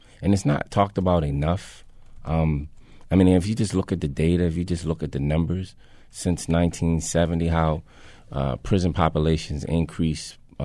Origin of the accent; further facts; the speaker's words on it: Baltimore, Maryland, United States; I just appeared in the film talking about my story of growing up in Baltimore, a young kid in and out of trouble